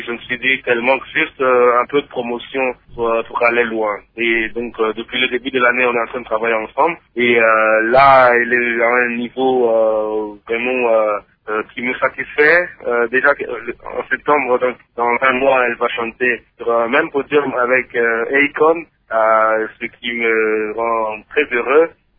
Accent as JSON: {"language": "French", "country": "DR Congo", "said": "moi en tant que Congolais"}